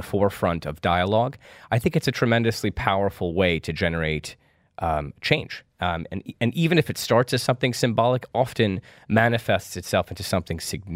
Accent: United States; as an American, we always seek to have a politician that we could throw a baseball with.

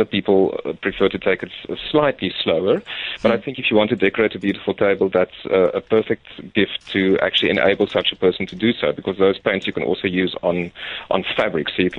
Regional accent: England, United Kingdom; I know it as Biffles Bay because I'm English

